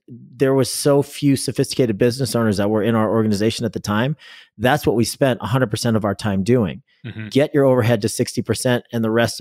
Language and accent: English; Tri-Cities, Arizona, United States; So I have a cluster of towns here called the Tri-Cities. This is my hometown.